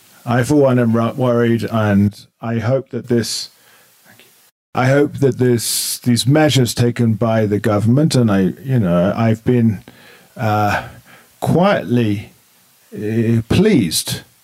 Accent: England, United Kingdom; I'm English. We're cold, of course.

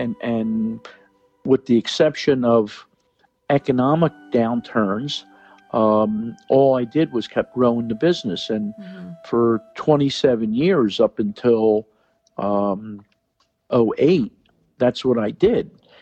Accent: Doylestown, Pennsylvania, United States; Growing up in Doylestown 40 years ago, 50 years ago

